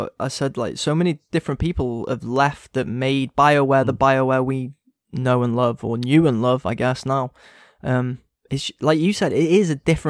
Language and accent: English; United Kingdom; To be fair, we're British.